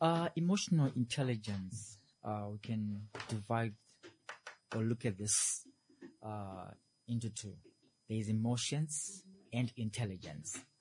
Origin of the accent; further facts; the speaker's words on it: Zimbabwe; moved away as an adult; now in Namibia; I'm from Zimbabwe.